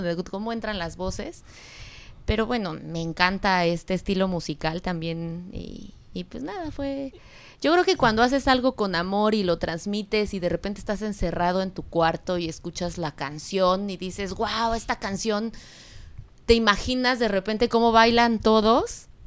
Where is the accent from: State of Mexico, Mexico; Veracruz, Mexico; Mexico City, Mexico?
Mexico City, Mexico; now in Playa del Carmen, Mexico; Bueno, yo soy de la Ciudad de México, de Iztapalapa, para el mundo.